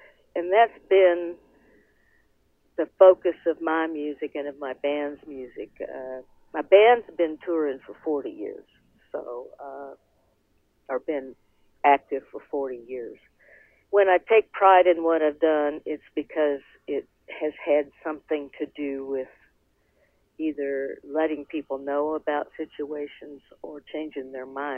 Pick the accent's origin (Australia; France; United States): United States; Kansas; moved away; also born or lived in Kentucky; in 77 I moved from Kansas, where I was born and raised, to Kentucky, and became a founder